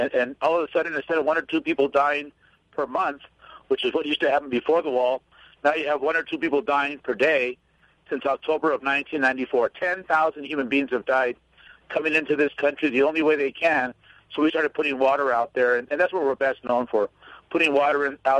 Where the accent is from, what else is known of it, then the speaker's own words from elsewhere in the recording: San Diego, California, United States; born there; I was born in San Diego.